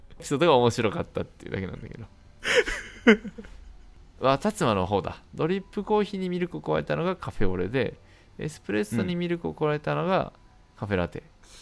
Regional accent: Nagoya, Aichi, Japan; 俺名古屋出身です、愛知県の名古屋ですって言ったら、

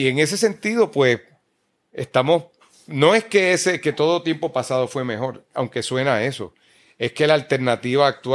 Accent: Puerto Rico; El puertorriqueño lleva años con esta pejiguera y este tejemeneje político nuestro, de esta colonia que somos, de los Estados Unidos

